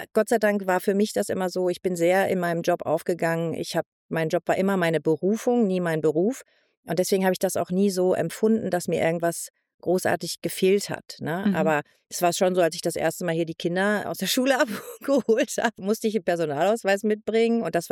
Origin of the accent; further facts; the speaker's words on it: Soest, North Rhine-Westphalia, Germany; born there; Ich komme gebürtig aus Soest, aus Nordrhein-Westfalen.